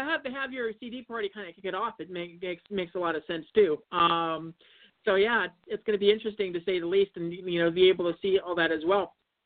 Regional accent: Montana, United States; I mean, I was in Montana at the time. I grew up in Montana

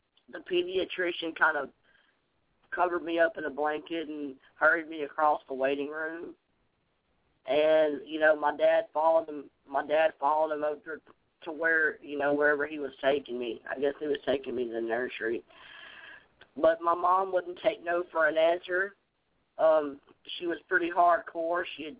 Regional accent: Bossier City, Louisiana, United States; born there; But anyway, I was born on December 12th, 1977 at Bossier General Hospital in Bossier City, Louisiana.

